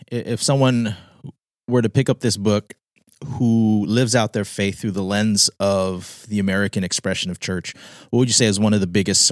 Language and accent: English; Guam; born there; You know, and I'm also, you add to the mix, I was born on Guam. So, I mean, am I Filipino? Am I Pacific Islander?